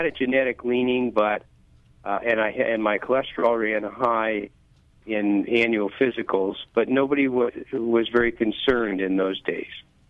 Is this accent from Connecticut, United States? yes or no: yes; Connecticut, United States; I grew up in Connecticut, so I was subject to secondary smoke.